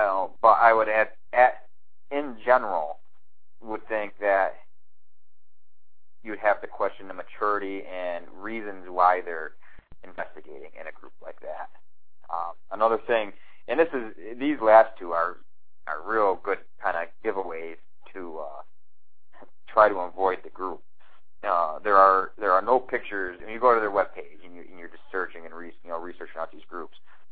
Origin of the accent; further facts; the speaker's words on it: Massachusetts, United States; You know, I'm from Massachusetts. So there's books called Haunted Massachusetts